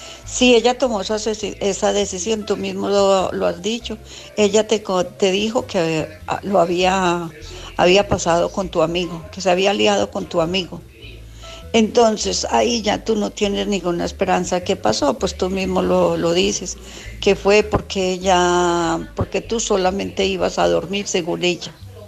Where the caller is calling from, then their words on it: Alicante, Valencian Community, Spain; de Alicante.